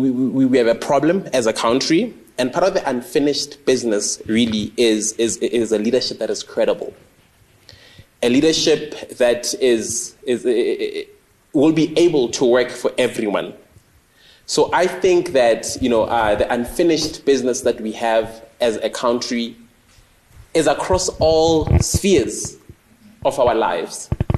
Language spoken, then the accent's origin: English; Ivory Park, Gauteng, South Africa; Because I grew up in Ivory Park